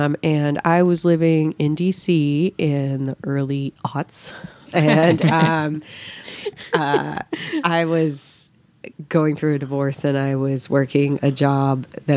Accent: New Jersey, United States; And I'm originally from Jersey. I knew I didn't want to go back there.

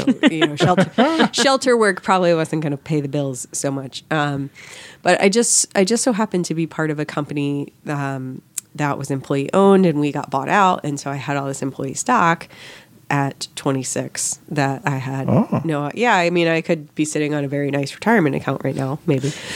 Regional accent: New Jersey, United States; And I'm originally from Jersey. I knew I didn't want to go back there.

